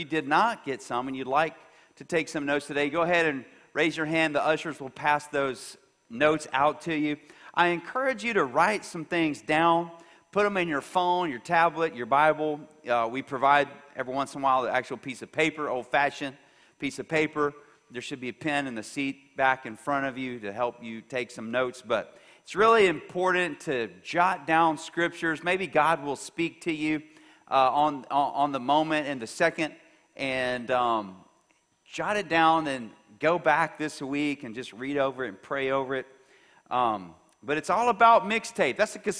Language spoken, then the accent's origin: English; Buda, Texas, United States; I grew up in the Buda area. This was back when Buda only had one elementary school.